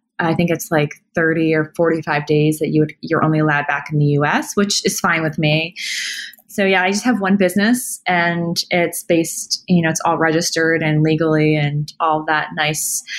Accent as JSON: {"language": "English", "country": "United States", "said": "granted I'm American, so I'm tuned into a lot of, you know, the US based market"}